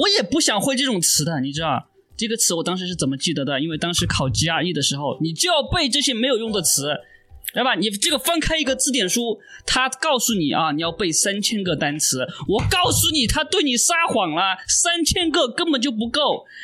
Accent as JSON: {"language": "Chinese", "region": "Sichuan", "country": "China", "tie": "born or raised there", "accent": "Sichuanese", "said": "我们为了满足各位韭菜同胞对我家乡四川话的好奇心"}